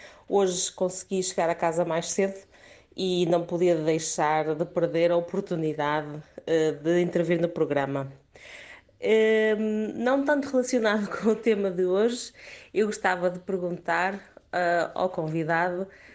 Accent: Porto, Norte, Portugal; now in Madrid, Spain; Eu sou do Porto, mas vivo em Madrid já há 15 anos.

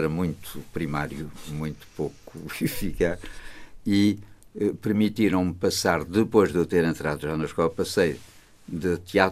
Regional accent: Portugal; moved away as an adult; also born or lived in Brussels / Paris; quando saí de Portugal, com os tais 20 anos, e fui para Bruxelas

